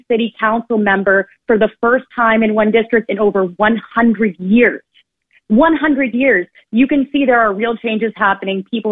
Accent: New York City, New York, United States; it's really hard to see as a New Yorker.

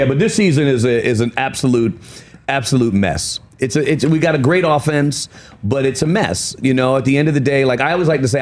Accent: New York, United States; So I was a Jet fan growing up in New York.

